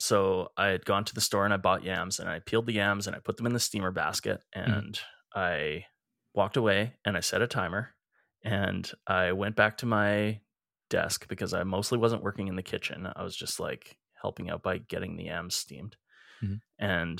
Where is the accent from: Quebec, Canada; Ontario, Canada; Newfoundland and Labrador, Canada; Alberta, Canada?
Alberta, Canada; Edmonton; We're two chefs from Edmonton, Alberta, Canada.